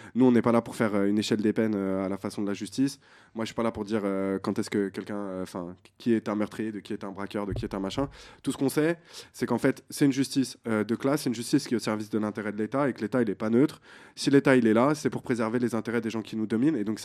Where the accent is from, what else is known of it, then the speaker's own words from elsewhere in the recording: Paris, Île-de-France, France; Je ne vais pas me dire sur Châteauroux parce que je suis parisien